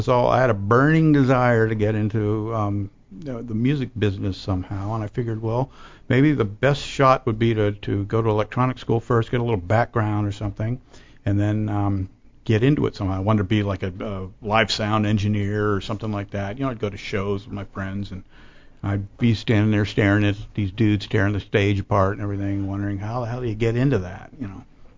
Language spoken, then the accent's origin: English; Florida, United States; And I grew up in Florida, and I went to electronics school in Atlanta, Georgia, at the DeVry Institute of Technology.